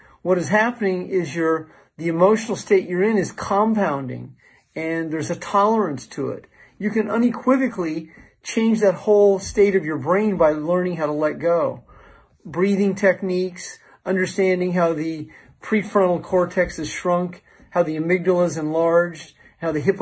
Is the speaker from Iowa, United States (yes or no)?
yes; Iowa, United States; So I grew up in Iowa, in Southeast Iowa, very close to Maharishi International University, MIU.